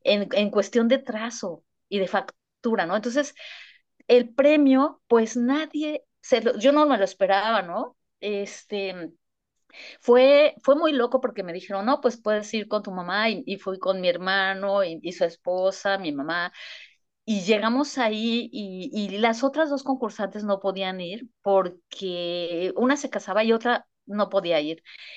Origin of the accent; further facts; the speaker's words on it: Mexico; moved away as an adult; now in Spain; pero luego ya me salí de México a hacer el doctorado